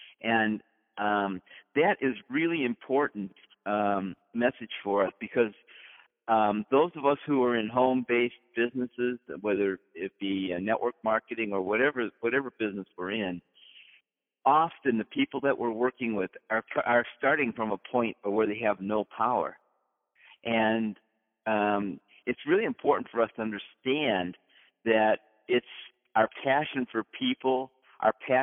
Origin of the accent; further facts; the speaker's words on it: Chagrin Falls, Ohio, United States; I'm from Chagrin Falls.